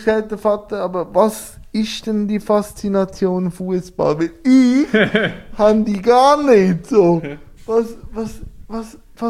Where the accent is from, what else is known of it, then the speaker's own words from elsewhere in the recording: Lucerne, Switzerland; Fasnacht als Luzerner ist es auch.